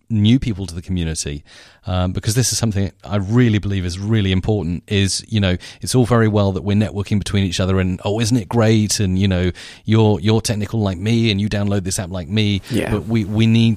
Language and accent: English; Isle of Wight, South East England, United Kingdom; Obviously, Isabella and I, we're from the Isle of Wight